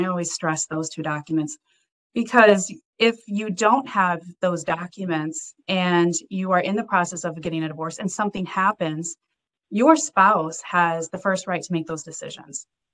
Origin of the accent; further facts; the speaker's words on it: Michigan, United States; now in New Jersey, United States; So I grew up in Michigan. I've been transplanted to New Jersey. I've been here since 2004.